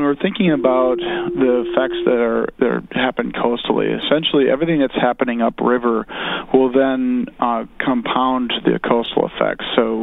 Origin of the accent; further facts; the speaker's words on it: Michigan, United States; I know I'm originally from Michigan